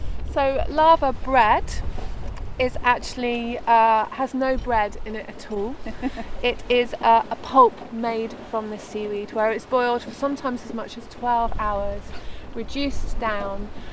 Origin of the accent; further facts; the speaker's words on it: Bristol, South West England, United Kingdom; also born or lived in Birmingham; now in England; Yeah, so I was born in Birmingham, brought up in Bristol, so in a way cities are normal for me